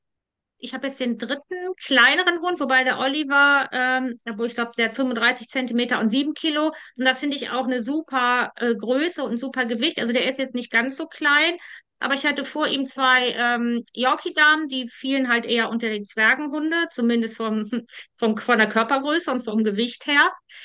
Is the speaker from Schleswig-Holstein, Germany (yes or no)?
no; Bergheim, North Rhine-Westphalia, Germany; ich komme aus Bergheim, das ist ganz in der Nähe von Köln.